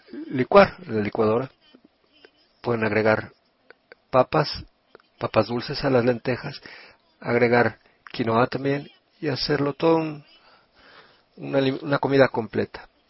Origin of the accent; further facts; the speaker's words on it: Italy; Spanish is a second language; Como buena italiana, hago todo con aceite de oliva